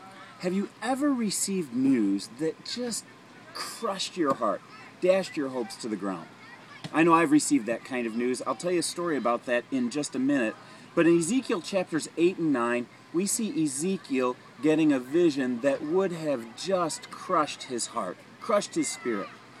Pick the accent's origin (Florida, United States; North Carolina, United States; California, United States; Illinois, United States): Illinois, United States; Glendale Heights; I grew up in Glendale Heights, Illinois, where I attended a little church called Countryside Chapel